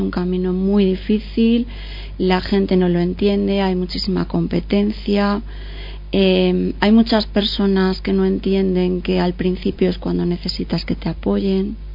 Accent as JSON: {"language": "Spanish", "town": "Guijuelo", "region": "Castile and León", "country": "Spain", "tie": "born or raised there", "said": "En realidad mis orígenes son de aquí, mis padres, mis abuelos, toda mi familia ha sido siempre de aquí. Yo he pasado mi infancia, mi juventud en Guijuelo, con lo cual todas las calles forman parte de mi memoria."}